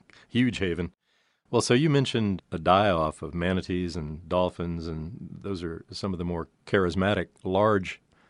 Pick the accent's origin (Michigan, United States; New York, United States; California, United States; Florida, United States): Florida, United States; Fort Pierce; When I was a kid growing up in Fort Pierce, Florida, about halfway down the lagoon on its east coast, we would go out.